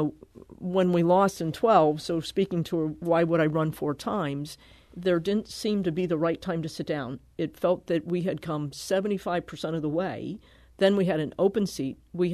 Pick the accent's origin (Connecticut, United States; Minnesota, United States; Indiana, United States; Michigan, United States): Connecticut, United States; I grew up in Connecticut. I went to school in Milwaukee to Marquette University.